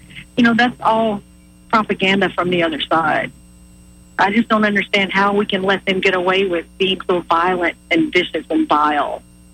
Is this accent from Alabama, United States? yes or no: yes; Talladega, Alabama, United States; In central Alabama around Talladega.